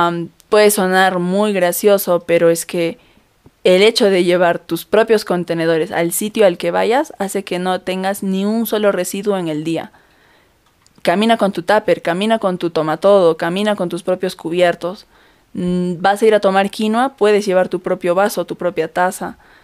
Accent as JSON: {"language": "Spanish", "region": "Cusco", "country": "Peru", "tie": "born or raised there", "said": "vengo del Cusco, de la capital del Imperio Incaico, tener en mi sangre, ser mestiza, tener mis 2 chapitas rojas aquí en mi cara, lucir súper andina"}